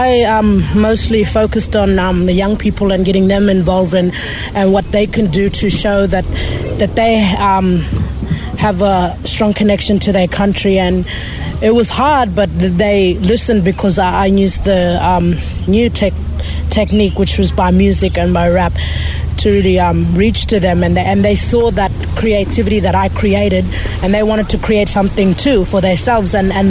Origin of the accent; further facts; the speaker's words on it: Tennant Creek, Northern Territory, Australia; My mob is Warmu and Runman Bomo, and we're from Tenor Creek.